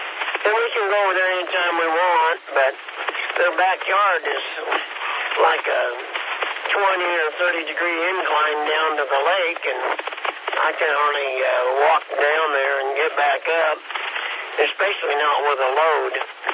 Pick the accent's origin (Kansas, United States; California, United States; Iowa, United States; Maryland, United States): Kansas, United States; Well, we've been down here 15 years, and I'm 76 years old. And we are from Kansas for 62 and a half years.